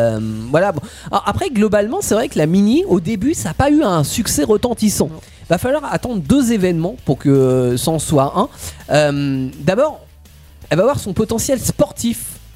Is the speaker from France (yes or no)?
yes; France; il se pourrait qu'on était un petit peu jaloux en tant que Français des Anglais